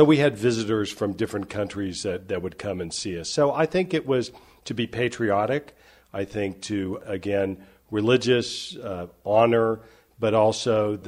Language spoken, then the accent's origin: English; Tulsa, Oklahoma, United States; I grew up in Tulsa, Oklahoma. My dad was a geologist, a petroleum geologist, and my mom was a homemaker to three children.